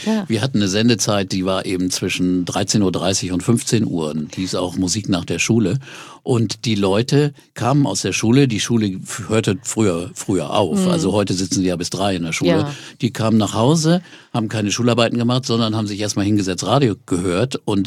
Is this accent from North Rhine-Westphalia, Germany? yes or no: no; Lower Saxony, Germany; wo ich aufgewachsen bin, bei Osnabrück in der Gegend